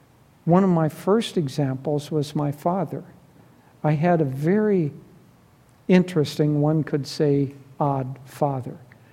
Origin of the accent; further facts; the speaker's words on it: Minnesota, United States; So it was I grew up in Minnesota, so probably conversation was slightly above average, you know, in our household.